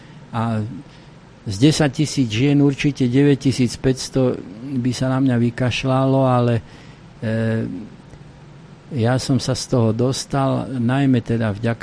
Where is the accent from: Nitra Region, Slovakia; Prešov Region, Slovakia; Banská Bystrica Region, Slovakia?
Nitra Region, Slovakia; Nitra; now in Bratislava, Slovakia; Ale ja, ako rodený Nitrančan, ktorý sa do Bratislavy priženil